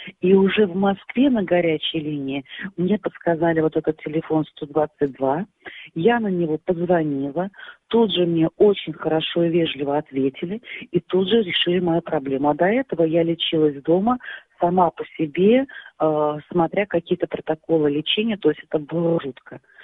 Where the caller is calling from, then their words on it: Simferopol, Crimea, Ukraine; Я звоню из Симферополя, я гражданка Украины